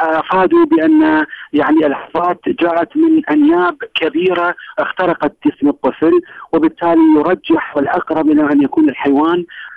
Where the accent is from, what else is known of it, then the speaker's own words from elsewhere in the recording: Hilla, Babil, Iraq; عندنا في الحلة أكو هنالك سوق يدعى بسوق الطيور